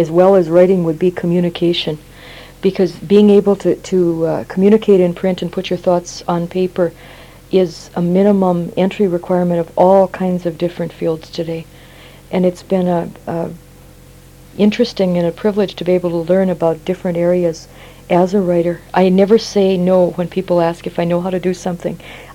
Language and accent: English; North Dakota, United States; I went to school in small towns in outstate North Dakota, and there weren't very many female role models in any of those towns.